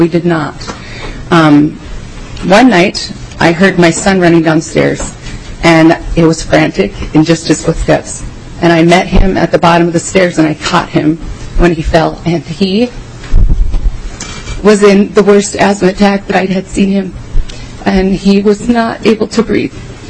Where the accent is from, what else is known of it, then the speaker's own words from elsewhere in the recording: Minnesota, United States; I'm from Todd County, Minnesota.